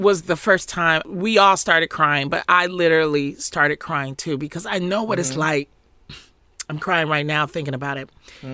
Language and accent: English; Detroit, Michigan, United States; You know, growing up in Detroit